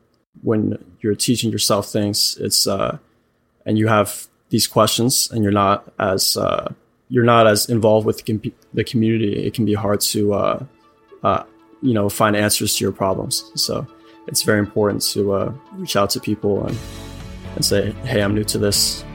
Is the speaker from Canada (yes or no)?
no; New York, United States; I'm from New York in the US.